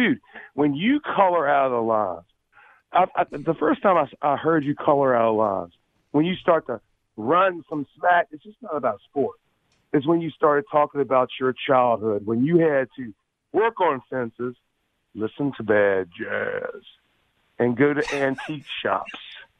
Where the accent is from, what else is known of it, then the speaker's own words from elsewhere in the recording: Richmond, United States; Look, Rick, I'm from Richmond, and you're not Jeff.